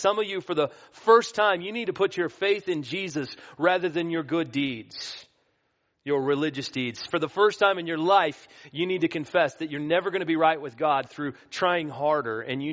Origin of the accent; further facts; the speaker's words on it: Texas, United States; I'm from the Dallas area, right?